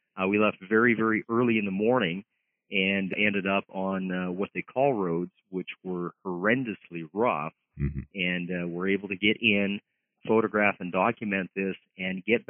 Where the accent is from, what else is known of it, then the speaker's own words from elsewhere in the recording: Canada; being a Canadian used to a little bit lower temperatures and definitely lower humidity